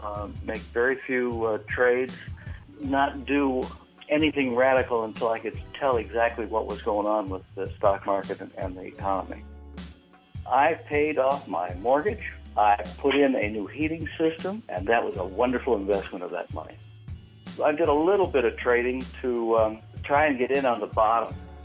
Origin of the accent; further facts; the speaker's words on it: Jamestown, North Carolina, United States; I'm from Jamestown, North Carolina.